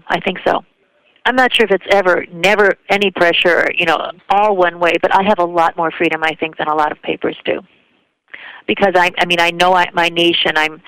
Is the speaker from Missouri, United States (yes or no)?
no; Chicago, Illinois, United States; I'm a Chicagoan, a native Chicagoan. I grew up on LaSalle and Division between Cabrini and the Gold Coast, so I'm like equidistant, and that was my upbringing